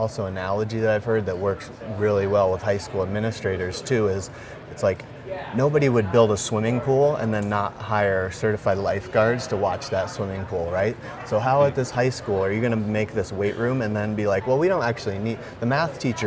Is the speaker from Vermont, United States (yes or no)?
yes; Vermont, United States; And I grew up in Vermont, that's where I'm originally from.